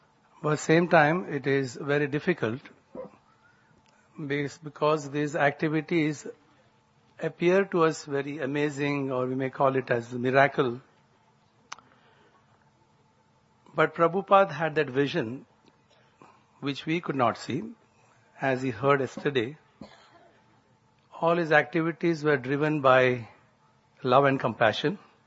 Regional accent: Karnataka, India; like I come from South Canara. It's a coastal area. So I remember this mountain range I used to see since childhood.

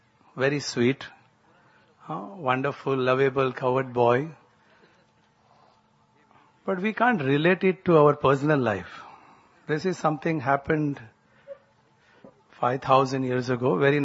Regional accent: Karnataka, India; like I come from South Canara. It's a coastal area. So I remember this mountain range I used to see since childhood.

